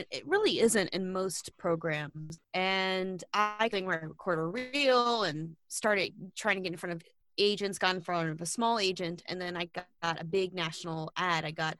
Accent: New Orleans, Louisiana, United States; now in New York, United States; I'm from New Orleans and I went to an art high school.

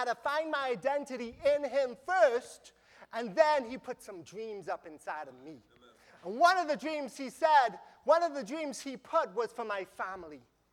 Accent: Trinidad & Tobago; I grew up in Trinidad and Tobago, which is an island right above South America.

